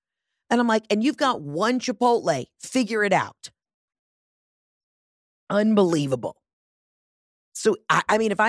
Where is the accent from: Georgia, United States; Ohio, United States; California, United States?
Georgia, United States; Atlanta; Like, I'm from Atlanta, Georgia. We have a huge city.